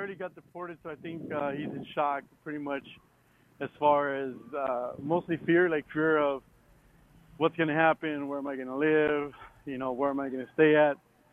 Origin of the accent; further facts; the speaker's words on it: Compton, California, United States; So I grew up in Compton, California, and the reason I was deported, I was involved in a shooting